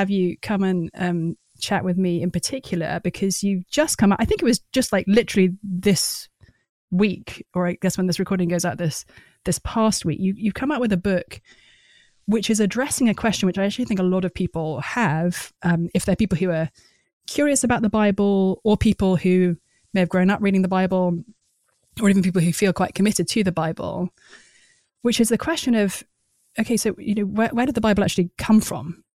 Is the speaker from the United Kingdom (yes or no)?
yes; England, United Kingdom; and I'm from England, so it's sort of, people are always surprised that we found each other.